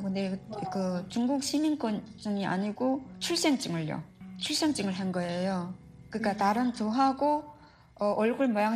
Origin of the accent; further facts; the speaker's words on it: North Korea; 저는 그때까지만 해도 그래도 북한에서 15년 동안을 바느질을 해서